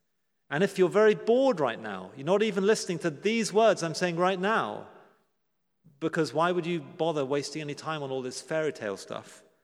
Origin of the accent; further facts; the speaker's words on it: United Kingdom; And maybe I'm totally out of touch as a Brit